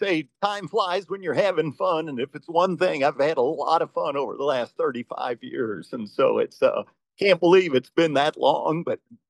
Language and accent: English; St. Charles, Missouri, United States; I grew up in St. Charles, Missouri, which is only about 30 minutes from St. Louis.